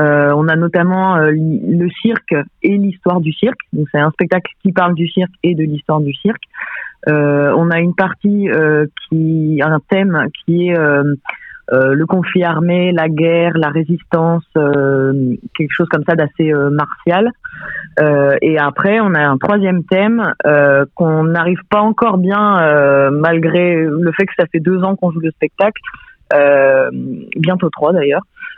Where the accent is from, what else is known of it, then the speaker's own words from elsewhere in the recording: Reims, Grand Est, France; Moi, déjà, je suis originaire de Reims.